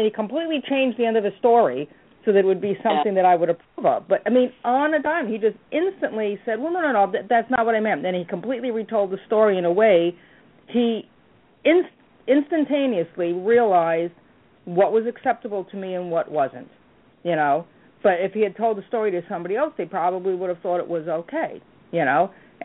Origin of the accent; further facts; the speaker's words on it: New York, United States; I'm from Long Island. I mean, it's not a big town